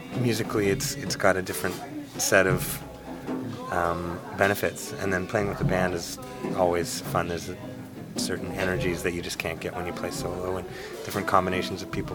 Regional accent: Moncton, New Brunswick, Canada; also born or lived in Ottawa; now in Montreal, Canada; I moved around a lot as a kid, and I grew up in Moncton, New Brunswick, and then I spent many years here in Ottawa as well. And then I moved to Montreal about 9 years ago.

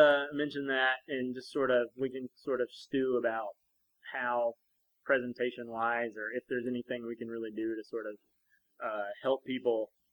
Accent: the South, United States; From Michigan. I'm from the South.

